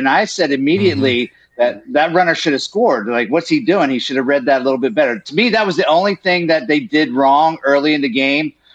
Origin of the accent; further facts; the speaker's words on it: Texas, United States; And you know, I'm from Texas. I'm in San Antonio, but I'm not a Longhorn fan.